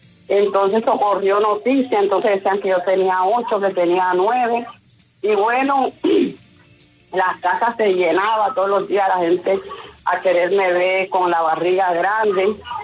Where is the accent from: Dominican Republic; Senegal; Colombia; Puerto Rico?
Colombia; Barranquilla, Atlántico; now in Cartagena, Colombia; yo vivo aquí en Cartagena, yo soy barranquillera.